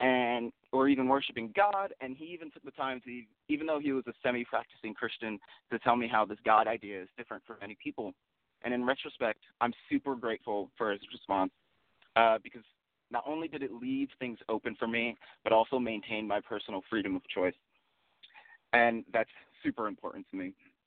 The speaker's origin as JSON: {"language": "English", "region": "New Jersey", "country": "United States", "tie": "born or raised there", "said": "I grew up in New Jersey with my mother and stepfather. I was a pretty shy kid growing up, mostly kept to myself."}